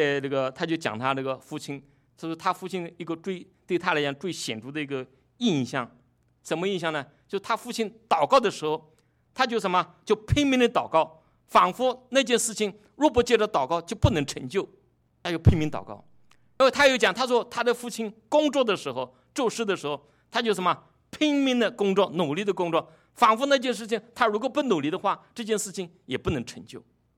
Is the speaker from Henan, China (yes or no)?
no; Yangzhou, Jiangsu, China; 他最后是葬在江苏的扬州，是我的家乡扬州那边啊。